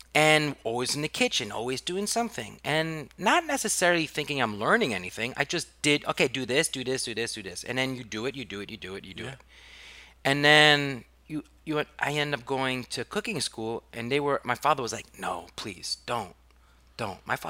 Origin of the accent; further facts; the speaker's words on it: New York City, New York, United States; So I grew up on the Upper East Side, and you always think of Upper East Side as hot. I went to a private school. I went to a French school.